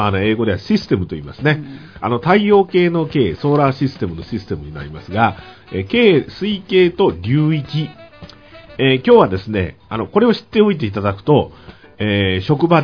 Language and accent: Japanese; Yamaguchi, Japan; 私もこう山口のね、私も山口ですけど